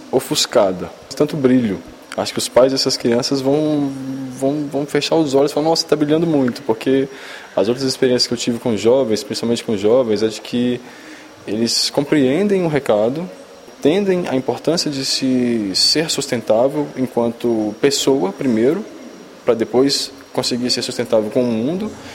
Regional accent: Brasília, Federal District, Brazil; eu sou fotógrafo de meio ambiente e sou permacultor há mais de 10 anos e eu sou de Brasília.

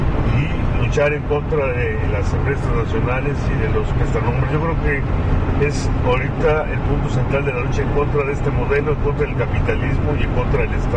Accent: Mexico

